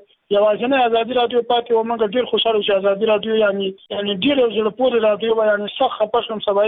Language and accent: Pashto; Alishang, Laghman, Afghanistan; now in Shiraz, Iran; زه خپل په ایران کې مسافر یم د ایران د شیراز ولایت کې